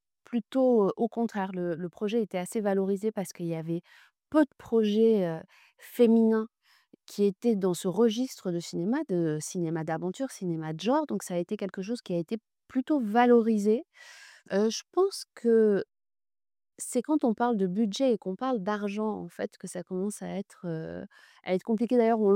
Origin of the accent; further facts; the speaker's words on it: Morocco; Donc, j'ai grandi au Maroc et j'ai beaucoup voyagé avec ma mère à travers le Maroc, dans le désert.